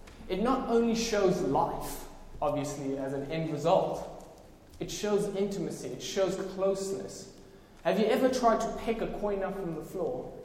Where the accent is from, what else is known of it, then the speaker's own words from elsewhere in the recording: South Africa; I'm South African, my defense. We eat it like that.